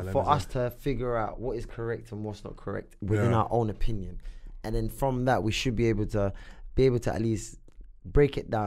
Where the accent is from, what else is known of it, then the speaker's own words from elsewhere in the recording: London, United Kingdom; born there; But I was born in London, got Dagan Elist in Somalia